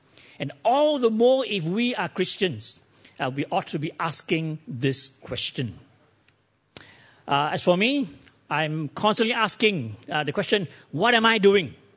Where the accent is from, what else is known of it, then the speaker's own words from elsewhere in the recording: Taiping, Perak, Malaysia; Last week I was back in my hometown in Taiping, so this week I'm here with you.